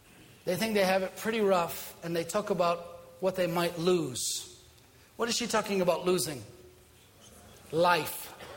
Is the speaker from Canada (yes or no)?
no; Italy; now in United States; You've got to remember, I'm from Italy. When we get in trouble, we know what to do. We came to Boston and we figured things out.